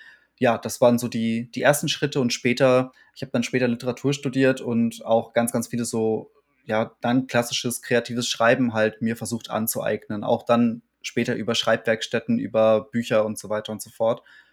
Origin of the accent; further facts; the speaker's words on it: Warstein, North Rhine-Westphalia, Germany; ich bin in Warstein aufgewachsen